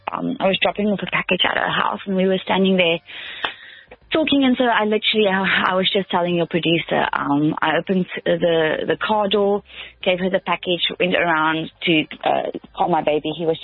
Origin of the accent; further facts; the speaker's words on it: Cape Town, Western Cape, South Africa; also born or lived in Mossel Bay; now in Cape Town, South Africa; We moved here from Mossel Bay, but I know the northern suburbs quite well. I grew up here, but my husband is from the Northern Cape.